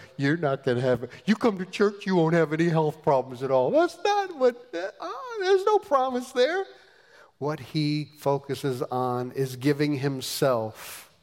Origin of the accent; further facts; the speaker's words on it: Michigan, United States; I'm from Michigan.